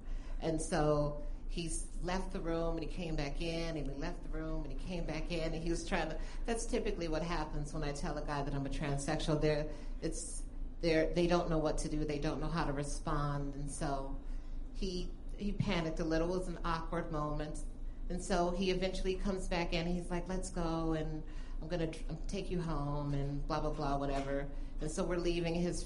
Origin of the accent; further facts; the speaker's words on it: Chicago, Illinois, United States; moved away; I'm originally from Chicago, and so ever since I left Chicago, I don't like to have cold weather, and so I hate snow.